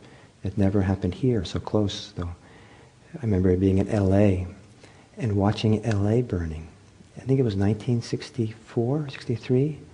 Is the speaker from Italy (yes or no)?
yes; Italy; growing up in Italy partly, it was common to hear stories of people who had been through the war in all kinds of ways.